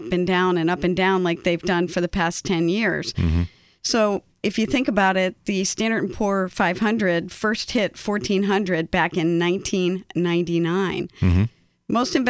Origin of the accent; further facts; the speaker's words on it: Washington, District of Columbia, United States; also born or lived in Montgomery County, Maryland / Howard County, Maryland; Well, I'm a native Washingtonian. I'm a University of Maryland grad, and I've lived in Montgomery County, Howard County, and I currently reside in Northern Virginia.